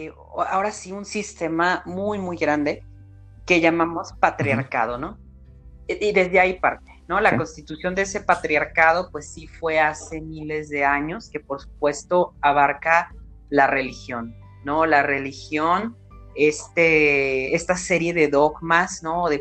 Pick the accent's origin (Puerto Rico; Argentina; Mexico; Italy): Mexico; Entonces imagínate eso en nuestras culturas, ¿no? Como la mexicana